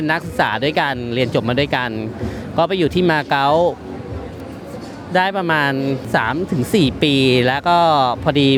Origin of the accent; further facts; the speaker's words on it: Bangkok, Thailand; born there; ผมเกิดที่กรุงเทพนะฮะ